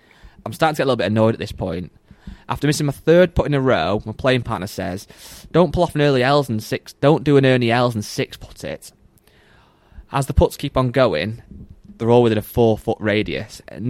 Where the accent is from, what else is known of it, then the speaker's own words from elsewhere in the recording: England, United Kingdom; partly because I'm from England and it's obviously often held in Britain or whatever.